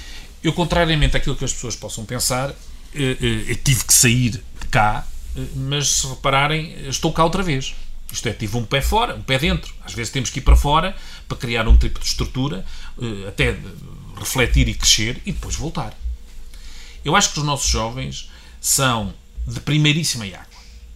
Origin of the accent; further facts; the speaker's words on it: Sátão, Viseu, Portugal; Mas como eu, muitos outros que dizem, não, sou do Sátão.